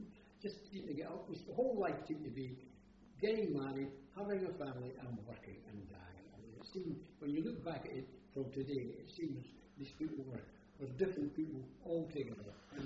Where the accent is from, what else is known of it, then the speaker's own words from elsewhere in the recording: Dundee, Scotland, United Kingdom; And I was born in Dundee. And I was born at home, in a tenement, because that's the reason it happened in 1918. And I lived there in Ewer Street, Dundee